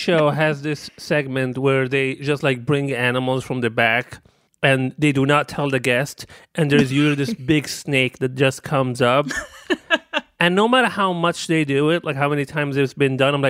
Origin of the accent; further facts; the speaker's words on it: Libya; I grew up in Libya, and I watched so much of that show growing up.